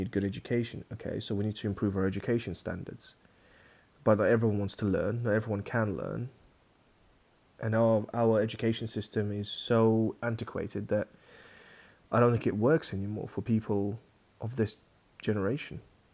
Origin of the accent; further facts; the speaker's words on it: Kazakhstan; I come from Kazakhstan, which is morally and principally very different because we went through communism, etc., etc., and now we've got democracy.